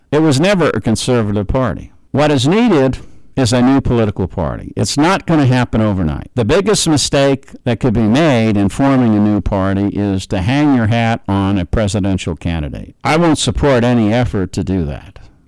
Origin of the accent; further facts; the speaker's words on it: New York, United States; I'm from New York. I understand what that means.